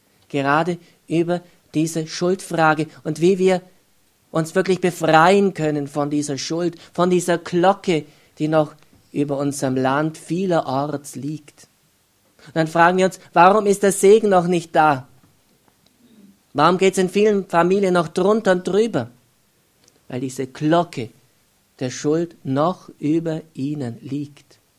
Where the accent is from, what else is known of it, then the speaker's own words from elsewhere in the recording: Germany; obwohl ich bin selber Deutscher